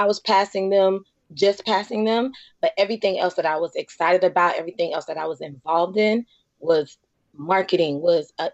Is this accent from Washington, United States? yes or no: no; Fort Myers, Florida, United States; As a child, when I was 14 at Fort Myers, I was born and raised in Fort Myers.